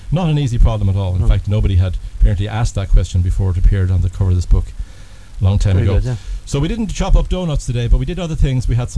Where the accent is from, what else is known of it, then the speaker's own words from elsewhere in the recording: Dublin, Leinster, Ireland; now in United States; I'm a mathematician. I'm from Dublin originally, but based in the US at the moment.